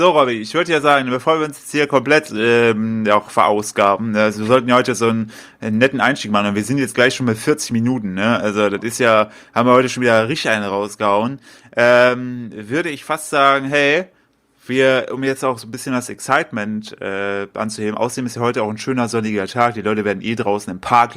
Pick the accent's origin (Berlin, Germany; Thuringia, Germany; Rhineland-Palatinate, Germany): Thuringia, Germany; Altenburg; Ich habe mich jetzt für den 9. Juni angemeldet, meine Heimatstadt Altenburg, für den Marathon.